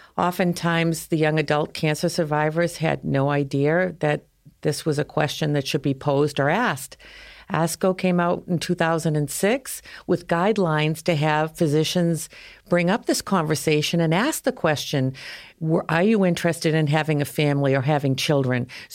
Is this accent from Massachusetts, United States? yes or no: yes; Boston, Massachusetts, United States; from Boston, Mass.